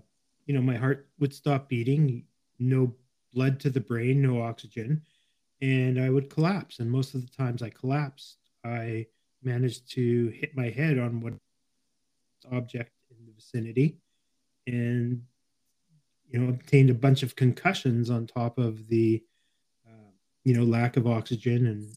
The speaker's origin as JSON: {"language": "English", "town": "Winnipeg", "region": "Manitoba", "country": "Canada", "tie": "born or raised there", "lives_now": "Toronto, Canada", "said": "I grew up in a prairie city called Winnipeg in the province of Manitoba in Canada. And I am currently in Toronto, the center of the universe, according to some people."}